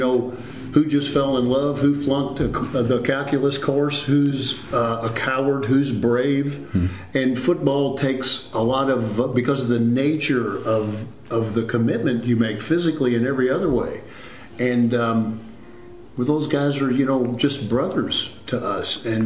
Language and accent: English; Louisville, Kentucky, United States; I played against Hackett in high school.